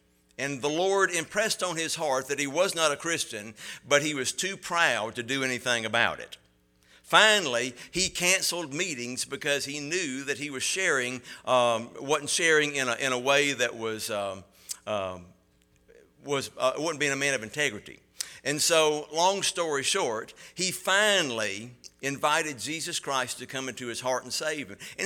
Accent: Bible Belt, United States; I'm like so many of you. I was raised in the Bible Belt, and I was raised in church.

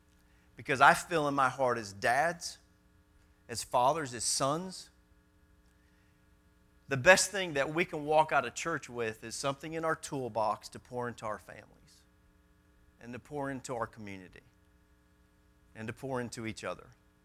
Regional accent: South Bend, Indiana, United States; born there; I was born in South Bend, Indiana.

